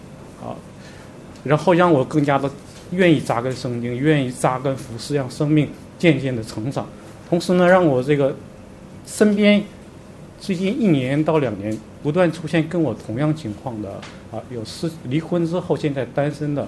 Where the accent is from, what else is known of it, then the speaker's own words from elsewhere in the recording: Jiangsu, China; 我是来自江苏的